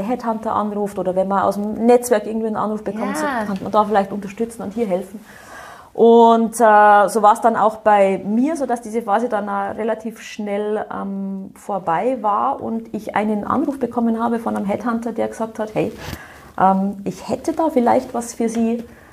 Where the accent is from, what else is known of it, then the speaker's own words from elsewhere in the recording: Bavaria, Germany; Ich bin im Bayerischen Wald aufgewachsen, also in durchaus schneesicheren Region.